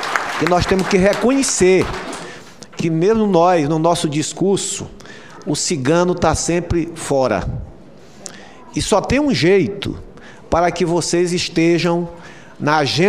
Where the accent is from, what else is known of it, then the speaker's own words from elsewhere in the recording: Maranhão, Brazil; sou do estado do Maranhão, nasci num quilombo chamado Saco das Almas, e que às vezes eu digo que escapei fedendo, né?